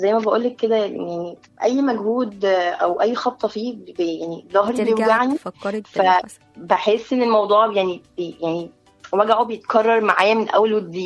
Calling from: Gisr al-Suez, Cairo Governorate, Egypt; من جسر السويس.

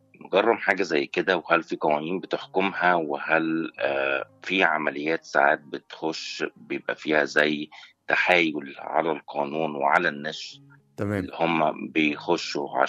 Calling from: Obour, Cairo Governorate, Egypt; من القاهره

